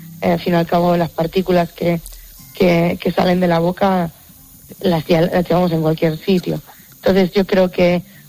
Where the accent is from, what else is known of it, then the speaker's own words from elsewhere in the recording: Bolaños de Calatrava, Castilla-La Mancha, Spain; Yo soy de Bolaños, de un pueblo de Ciudad Real.